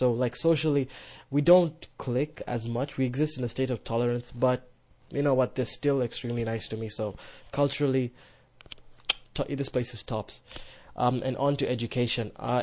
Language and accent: English; Nairobi, Kenya; I was born in Nairobi, raised in Nairobi, and I mean, I can't compare the levels of, like, tension and anxiety and anger that you encounter just on a day-to-day basis in a place like Nairobi